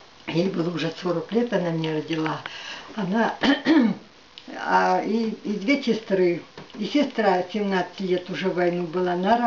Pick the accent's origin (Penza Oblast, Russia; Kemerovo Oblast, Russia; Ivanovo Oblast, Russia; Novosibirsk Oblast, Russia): Kemerovo Oblast, Russia; Dvornikovo; Я родилась в Чесурском районе Кемеровской области. Там есть деревня такая, Дворниково, глухая, маленькая деревня. Вот там я и родилась, там я и выросла